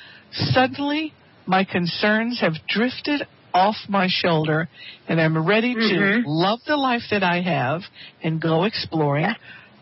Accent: New Orleans, Louisiana, United States; Since I'm from New Orleans, I think I would love to do one of my old New Orleansy songs. It's timely and it's fun, and it brings back a lot of old memories.

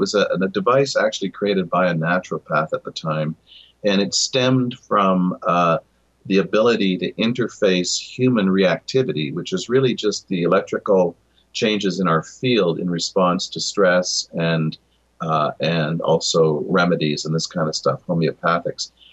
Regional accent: Canada; I'm from Canada, so there's all kinds of government programs

